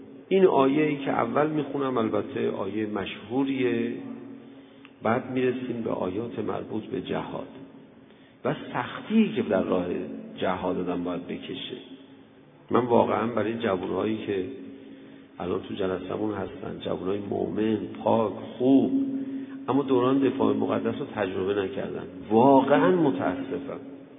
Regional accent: Tehran, Tehran Province, Iran; من یادم بچگی تو همین تهران یکی از مسائلی که جزو مسائل روزمره بود مثل نماز روزی 5 مرتبه بهش میپرداختیم مسئله سوخت بود.

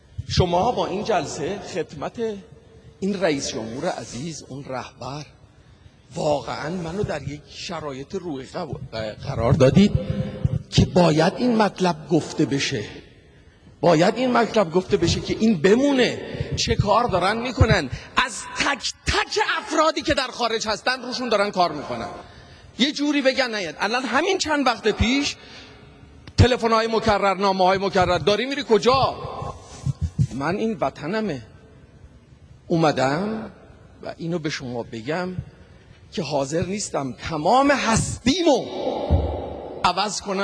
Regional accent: Iran; دوست دارم بگم از ایران میام اول.

